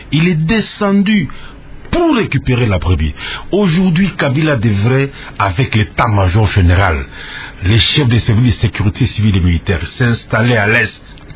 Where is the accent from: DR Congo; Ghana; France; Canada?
DR Congo; Bukavu, South Kivu; born there; Moi je suis né à Bukavu. C'est une ville martyre.